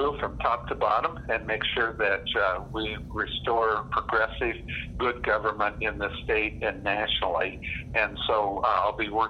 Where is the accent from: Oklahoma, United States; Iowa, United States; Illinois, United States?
Iowa, United States; Osceola; Well, these are my roots. I was born in Osceola. My mother still has farmland there, and I am a graduate of Winterset High School and Graceland College in Lamoni. So rural Iowa is something that's very dear and near to me.